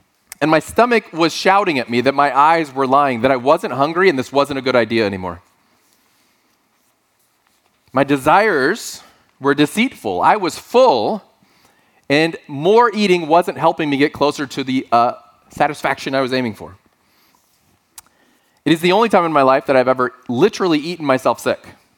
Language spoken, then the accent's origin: English; Texas, United States; I'm originally from Texas. Some of you know that.